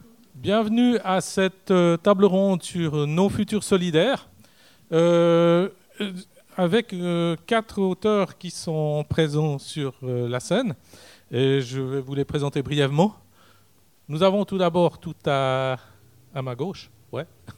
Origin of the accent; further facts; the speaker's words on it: Switzerland; Je suis suisse, j'ai eu un peu de peine à lire ça correctement